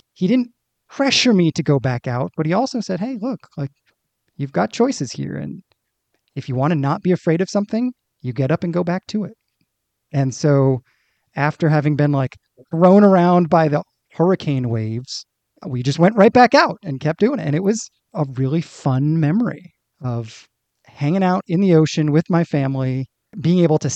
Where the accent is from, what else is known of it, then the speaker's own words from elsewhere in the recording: Rhode Island, United States; I grew up in Rhode Island.